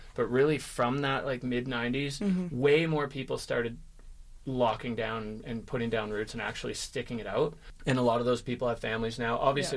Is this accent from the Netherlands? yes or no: no; Edmonton, Alberta, Canada; moved away as an adult; now in Whistler, Canada; I grew up in Edmonton, in Alberta.